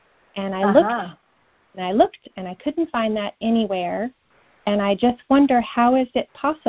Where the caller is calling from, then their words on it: Ben Lomond, California, United States; I'm calling from the Santa Cruz Mountains, Ben Lomond, California.